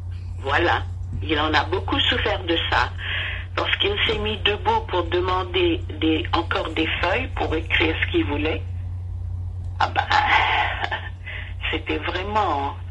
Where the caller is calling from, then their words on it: Perth, Western Australia, Australia; Ah ben, il fait un beau soleil à Perth chez moi en Australie.